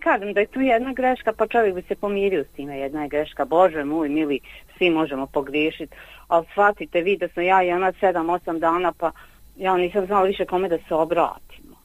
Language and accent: Bosnian; Gradačac, Federation of Bosnia and Herzegovina, Bosnia & Herzegovina; Znači ujutru je u 8 sačekao kod nas u Gradačcu da se otvori pošta i otišao je podigao to.